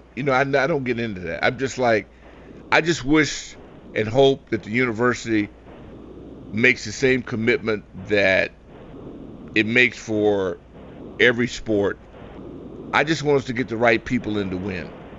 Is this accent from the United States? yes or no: yes; Cherry Point, North Carolina, United States; born there; I was born in Cherry Point, North Carolina.